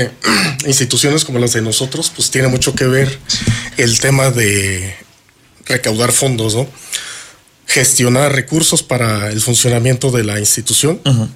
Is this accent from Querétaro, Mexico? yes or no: yes; Querétaro, Mexico; yo originalmente soy de aquí de Querétaro, tengo ya 35 años en el municipio de Pedro Escobedo.